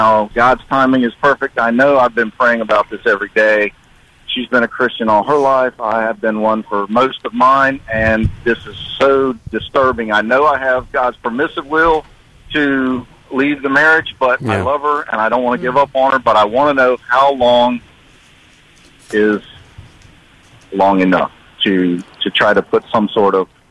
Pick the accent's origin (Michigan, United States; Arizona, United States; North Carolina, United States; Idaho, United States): North Carolina, United States; Well, I'm from Currituck County, which is near the Outer Banks of North Carolina